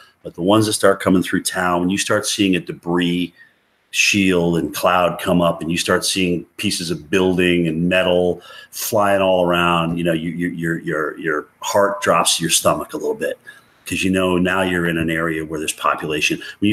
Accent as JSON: {"language": "English", "region": "Southeast", "country": "United States", "tie": "born or raised there", "said": "I grew up in Appalachia. I love it. Being in the South, it's just a southern extent of the same mountain chain I grew up on."}